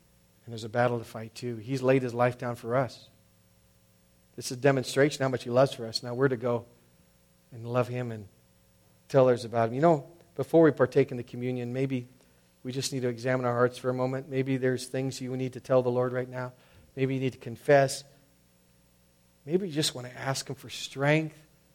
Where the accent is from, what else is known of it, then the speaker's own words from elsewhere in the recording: United States; And as an American Christian, I can tell you emphatically, much has been given to you.